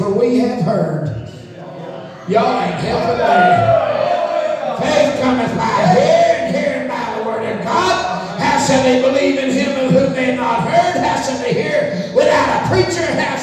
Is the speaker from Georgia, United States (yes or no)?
yes; Georgia, United States; I'm a hillbilly from North Georgia.